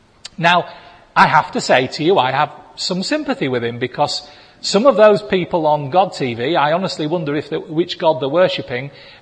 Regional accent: England, United Kingdom; some of it's they're American, we're English, and some of it doesn't always mingle quite well, does it?

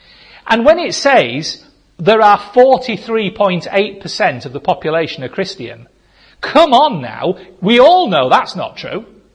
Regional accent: Goole, Yorkshire and the Humber, United Kingdom; When I was growing up in Goole, in the 70s, when I was a teenager

